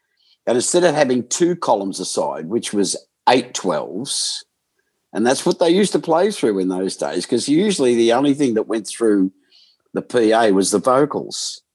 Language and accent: English; Melbourne, Victoria, Australia; because I was born and raised in Melbourne